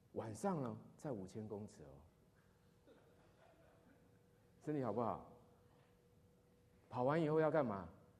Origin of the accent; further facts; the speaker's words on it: Taiwan; 我是台湾来的